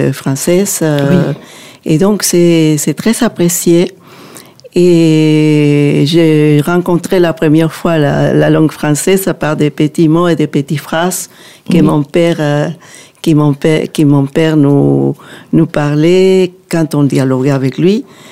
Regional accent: Peru; born there; French is a second language; Et je suis née au Pérou, et un pays qui se trouve en Amérique du Sud, hispanophone. Et c'est un pays qui est très, très varié, qui a une côte, une montagne et puis l'Amazonie. Mais j'ai vécu au bord de la mer, à la capitale

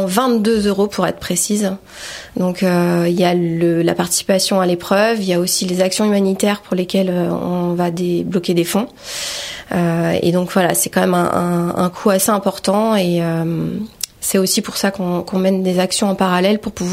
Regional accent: Île-de-France, France; Donc moi, je suis d'Île-de-France

